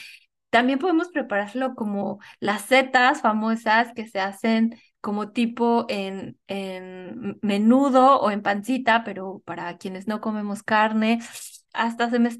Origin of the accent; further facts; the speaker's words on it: Mexico; soy mexicana y que en México encontramos toda esta gama de hongos